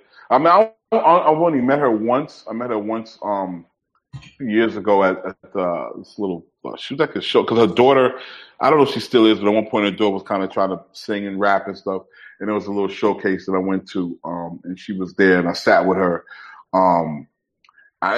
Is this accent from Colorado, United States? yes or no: no; Mount Vernon, New York, United States; born there; also born or lived in White Plains; And I was like, oh shit, I was born in Mount Vernon, New York.